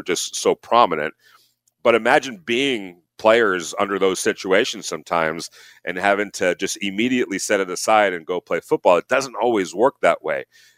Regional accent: Los Angeles, California, United States; Remember, I come from Los Angeles, and the NFL had been long gone for a long time.

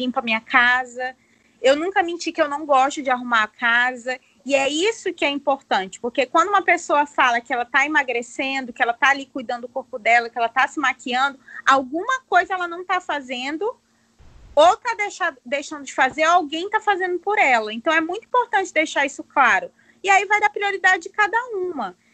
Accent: Roraima, Brazil; eu, que moro em Roraima, no extremo norte, um estado que a maioria das pessoas não sabe, onde a gente acha que eu sou de Manaus

